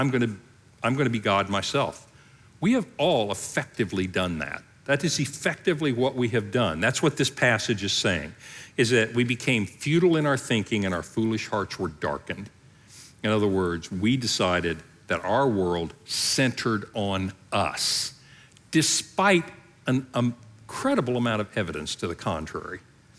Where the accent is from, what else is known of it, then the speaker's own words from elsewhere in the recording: Oklahoma, United States; Yeah, I mean, I'm from Oklahoma. We have every form of barbecue known to man.